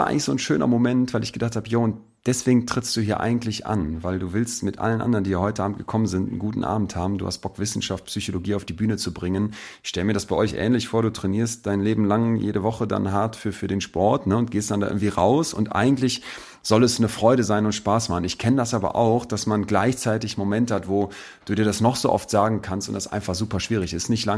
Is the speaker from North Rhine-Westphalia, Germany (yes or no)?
yes; North Rhine-Westphalia, Germany; Ich komme aus der Ecke um Köln, bin Solingen groß geworden, in Ehrenfeld, zum Kindergarten gegangen.